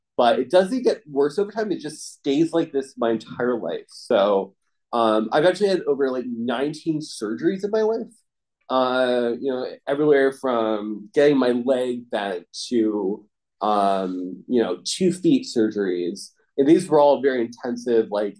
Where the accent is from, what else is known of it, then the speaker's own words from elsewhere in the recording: Falls Church, Virginia, United States; born there; so I was born in Falls Church, Virginia. So honestly like an hour and a half roughly time or place excuse me place from here up in Northern Virginia.